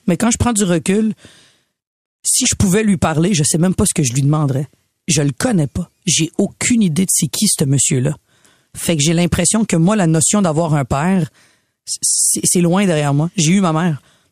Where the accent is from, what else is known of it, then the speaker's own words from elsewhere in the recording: Quebec, Canada; je baigne dans un milieu très québécois, très blanc, et je suis québécoise, et je suis très fière de l'être.